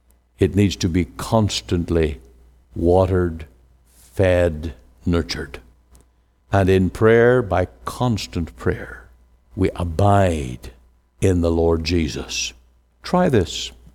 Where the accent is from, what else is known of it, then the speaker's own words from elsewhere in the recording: New Milford, Connecticut, United States; also born or lived in New York State; was just over a year old, my family moved from New York State to New Milford, Connecticut, where I was raised in the Roman Catholic faith.